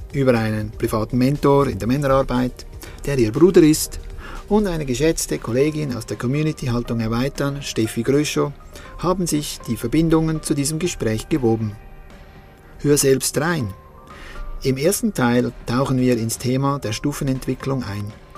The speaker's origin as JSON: {"language": "German", "country": "Switzerland", "said": "wir sind ja beide Schweizer, Schweizerinnen und Schweizer"}